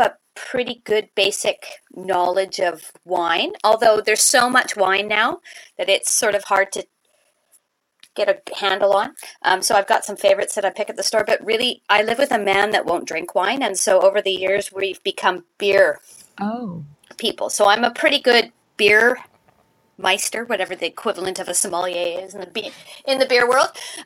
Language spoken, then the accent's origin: English; Canada; I'm Canadian and I'm not even going to attempt that French.